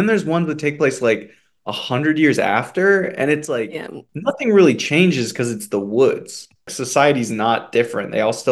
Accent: Kansas, United States; I grew up in Kansas, and so I went to a very small elementary school where there were like 10 kids per class.

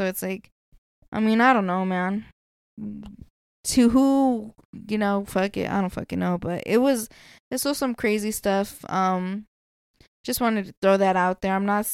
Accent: Las Vegas, Nevada, United States; But I'm going to say this, and this is coming from somebody who's born and raised in Vegas.

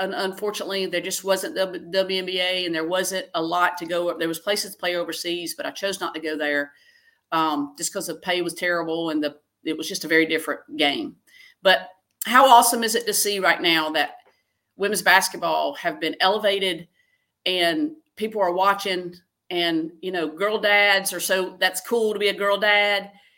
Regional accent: South Carolina, United States; he came from Podunk, Indiana, and I came from Podunk, South Carolina.

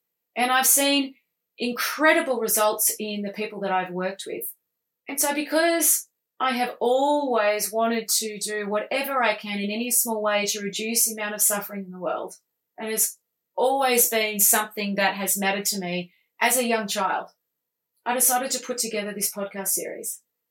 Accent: Australia; there is a big stigma, especially in Australia, and I'm Australian

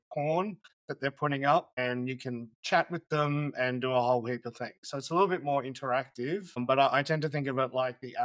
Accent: Australia; also born or lived in Tasmania; I grew up in Outback Australia, you know, quite a rough, it's kind of like growing up in rural Texas kind of thing.

